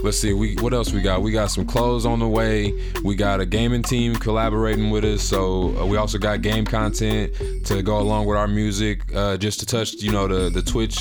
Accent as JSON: {"language": "English", "town": "Kansas City", "region": "Missouri", "country": "United States", "said": "I'm from Kansas City. Actually went to school right here in Grandview."}